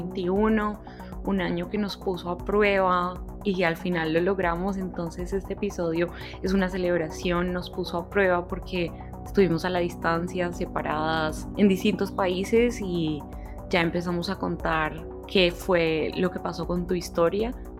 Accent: United States; born there; Yo soy ciudadana americana y empecé a buscar una opción para devolverme a ese país donde nací y nunca viví.

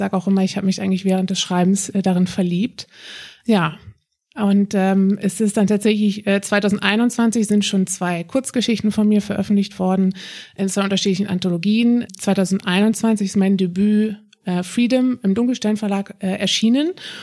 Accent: Hamburg, Germany; Ich bin 35 Jahre alt. Ich komme aus Hamburg. Ich bin wohnhaft in Hamburg. Also ich bin ein richtiges Nordlicht. Keine Sorge, ich bin nicht zu wortkarg. Dafür hat das rheinländische Blut meines Vaters gesorgt.

